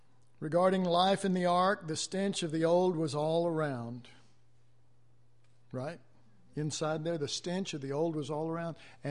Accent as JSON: {"language": "English", "town": "Dallas", "region": "Texas", "country": "United States", "tie": "born or raised there", "said": "And I was raised in Oak Cliff, and that doesn't mean much to you here, but anybody knows anything about Dallas area, it's a rough area."}